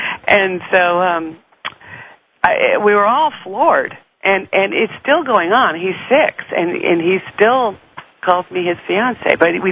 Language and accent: English; Basque Country, Spain; I'm from Basque, you know.